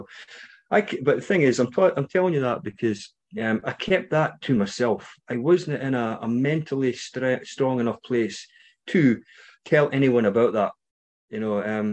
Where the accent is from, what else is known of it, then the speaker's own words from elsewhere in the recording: Scotland, United Kingdom; And you might recognize my accent, maybe not. I'm from Scotland.